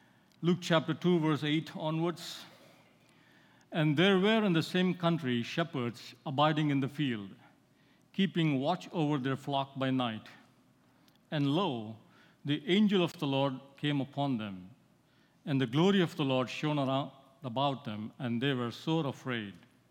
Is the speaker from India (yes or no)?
yes; India; I grew up in India, and one of the traditions in India during Christmas time